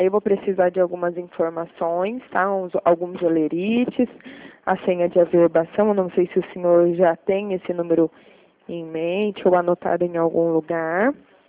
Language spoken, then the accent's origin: Portuguese; Limeira, São Paulo, Brazil; Eu sou daqui de Limeira.